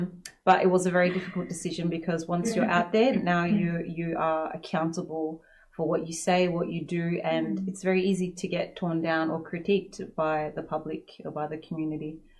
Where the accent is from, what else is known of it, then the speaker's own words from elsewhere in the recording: Perth, Western Australia, Australia; I was from Perth City in Western Australia, and 15 years ago, there was very, very little available in terms of community programs and classes.